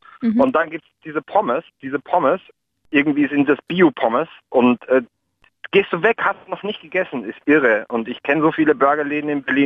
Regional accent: Austria; Ich bin Österreicher.

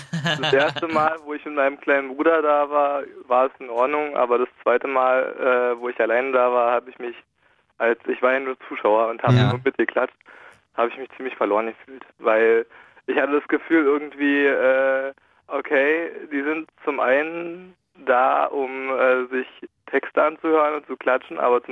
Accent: Berlin, Germany; Ich bin aus Berlin-Lichtenberg.

